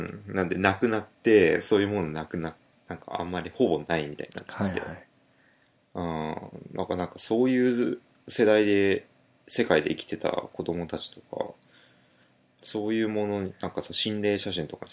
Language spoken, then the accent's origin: Japanese; Shizuoka, Japan; 自分の場合は、静岡出身だったんで、やっぱ地震、なんかめちゃくちゃすごい地震起きるんじゃないかとか思ってた。